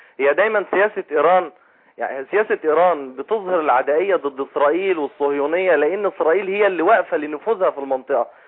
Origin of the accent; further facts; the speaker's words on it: Egypt; اللي هو يعني الطفل عندنا في مصر